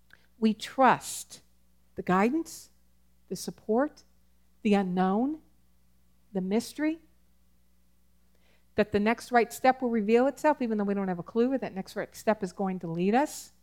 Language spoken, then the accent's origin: English; Wisconsin, United States; back when there weren't like a lot of street lights and those dark country roads when I grew up in Wisconsin, that there and hills, and it was hilly